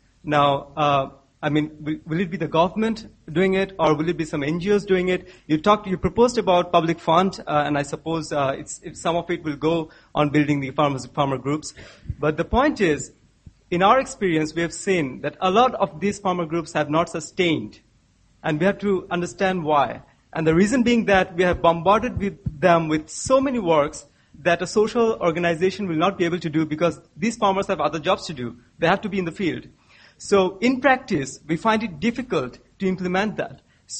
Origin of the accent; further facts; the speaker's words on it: Bangladesh; from Bangladesh, so I think I can share a bit lot about this topic.